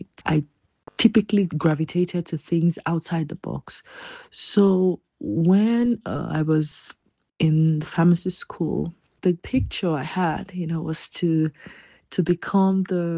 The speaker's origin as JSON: {"language": "English", "country": "Nigeria", "said": "I will go ahead to describe myself as a Nigerian pharmacist who did not follow the regular path."}